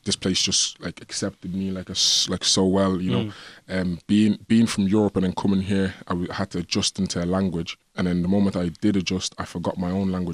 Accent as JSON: {"language": "English", "town": "Drogheda", "region": "County Louth", "country": "Ireland", "tie": "born or raised there", "said": "just growing up in Drogheda, yeah."}